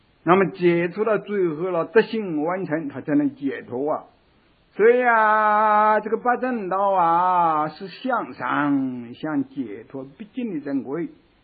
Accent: China; 这是我们中国人的那种解释。

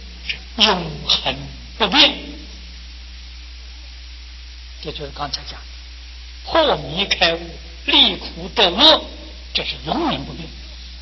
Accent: China; 我相信我们中国人很不愿意进他这个佛堂。

